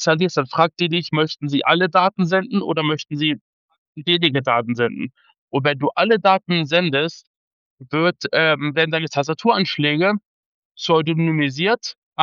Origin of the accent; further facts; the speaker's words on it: Harz, Germany; Ja, ich komme aus dem Harz, arbeite im Handel, bin 33 Jahre alt